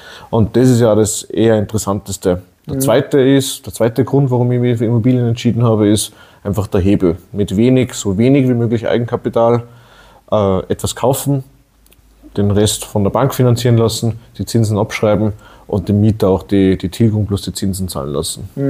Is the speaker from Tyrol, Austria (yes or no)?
no; Salzburg, Austria; bin 33 Jahre alt, komme aus der schönen Salzburger Stadt, ja, direkt in der Stadt, wohne jetzt Umgebung